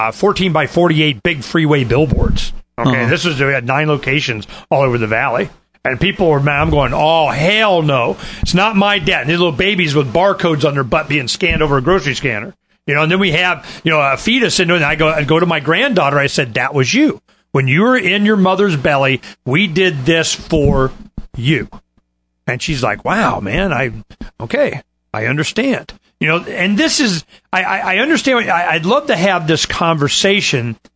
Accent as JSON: {"language": "English", "region": "the South", "country": "United States", "tie": "born or raised there", "said": "Because I grew up in the South where you had a lot of racism."}